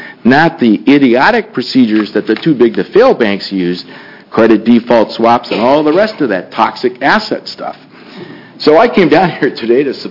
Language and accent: English; Scotts Mills, Oregon, United States; I come from Scotts Mills